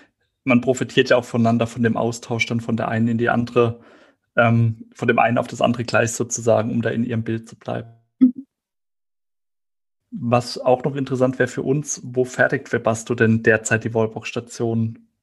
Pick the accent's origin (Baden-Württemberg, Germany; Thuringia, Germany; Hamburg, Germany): Baden-Württemberg, Germany; Heidelberg; ich komme aus dem Heidelberger Raum